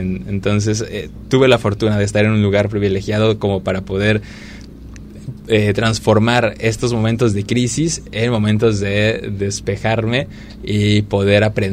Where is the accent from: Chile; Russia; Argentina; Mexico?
Mexico; la primera vez que salí de México